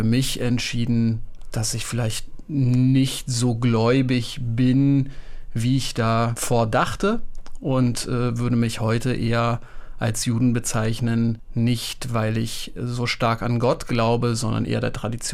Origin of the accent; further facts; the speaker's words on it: Berlin, Germany; born there; ich bin in Berlin geboren, allerdings stamme ich nicht aus einer Ur-Berliner Familie, sondern wir sind relativ bunt durchmischt. Mein Vater ist Amerikaner, meine Mutter wurde in Venezuela geboren und meine Mutter war Jüdin, mein Vater christlichen Glaubens.